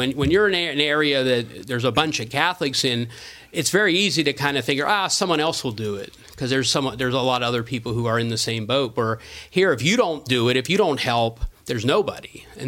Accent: Johnstown, Pennsylvania, United States; I come from Johnstown as part of Cambria County, which Cambria County is something like 70% Catholic, at least on paper.

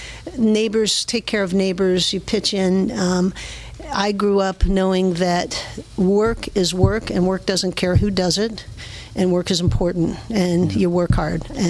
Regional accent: Pennsylvania, United States; I grew up in the Cove. I have very fond memories of coming to Altoona with my grandparents to come to the city and go shopping at Gables in the bustling downtown

